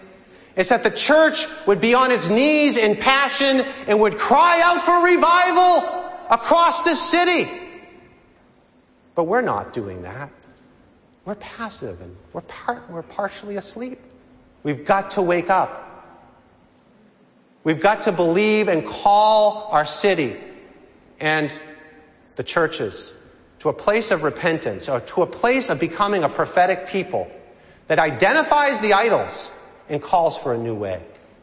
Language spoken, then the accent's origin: English; Reading, Massachusetts, United States; I grew up on Fox Run Lane in Reading, Massachusetts. A little tiny breakfast community just 11 miles north of the city.